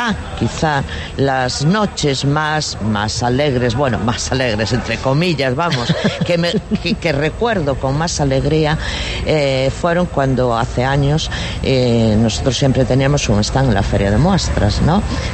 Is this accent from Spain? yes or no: yes; La Espina, Asturias, Spain; born there; yo mucho más vieja que él, y además yo nací en un pueblo en La Espina, 12 kilómetros de aquí